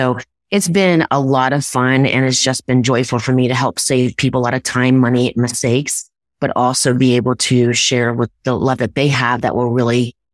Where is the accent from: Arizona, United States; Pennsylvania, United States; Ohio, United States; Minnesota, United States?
Ohio, United States; So I am originally from Ohio, and we played euchre in Ohio.